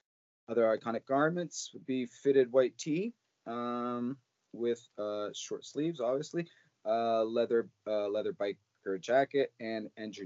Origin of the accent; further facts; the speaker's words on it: Norte, Portugal; And I'm also from the Northwest, but of the Atlantic coast. But so that would be the Portuguese Northwest.